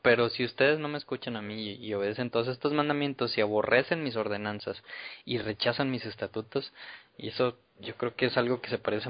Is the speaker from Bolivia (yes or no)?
no; Mexico City, Mexico; No, no, ¿verdad? Soy de la Ciudad